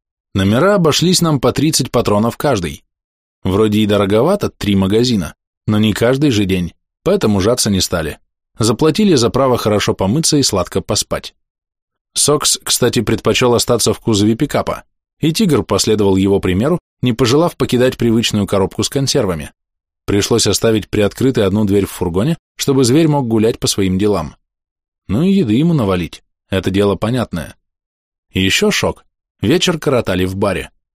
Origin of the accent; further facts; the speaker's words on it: Moscow, Russia; Это я из Москвы, с ней все понятно.